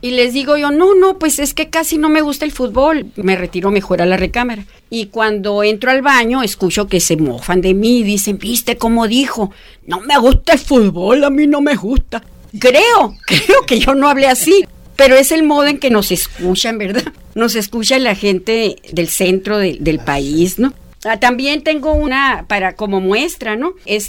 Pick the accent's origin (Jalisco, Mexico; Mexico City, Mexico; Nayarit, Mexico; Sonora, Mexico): Sonora, Mexico; De cómo somos las mujeres sonorenses y cómo es el sonorense. La forma de hablar de nosotros establece un estilo particular que nos identifica donde quiera que se nos escuche, por el tono áspero, arrojado, reseco, rudo, bravo.